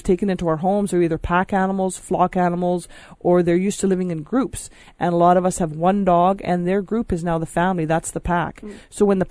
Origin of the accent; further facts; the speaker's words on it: British Columbia, Canada; Because I'm traveling all over the world and I'm from British Columbia